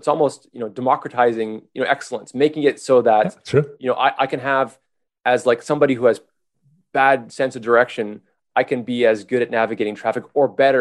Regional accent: Montreal, Quebec, Canada; So I'm from Montreal, and have you driven around Montreal?

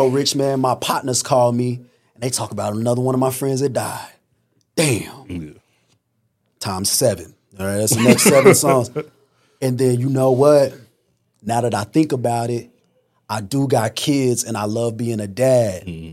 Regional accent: Fayetteville, North Carolina, United States; My thing is, every album is about, I'm from Fayetteville.

